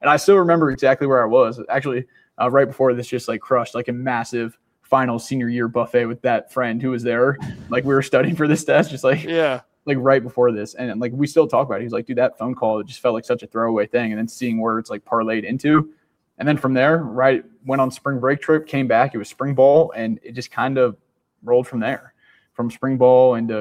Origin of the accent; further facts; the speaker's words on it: Norfolk, Virginia, United States; Like, I grew up in Norfolk, Virginia.